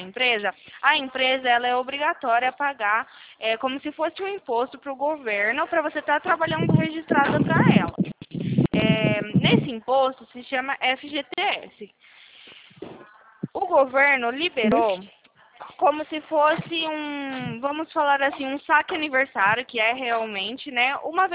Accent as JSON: {"language": "Portuguese", "town": "Sumaré", "region": "São Paulo", "country": "Brazil", "said": "Eu sou aqui de Sumaré. Eu sou do interior de São Paulo."}